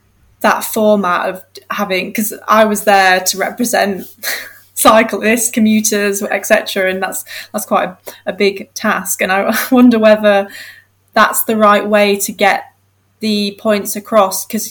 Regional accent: Wakefield, Yorkshire and the Humber, United Kingdom; like I'm originally from Wakefield

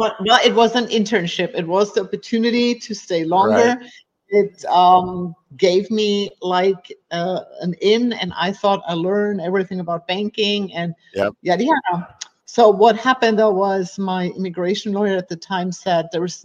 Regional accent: Germany; English is a second language; as you can hear, I have an accent. So I'm from Germany, and I was doing banking in Germany

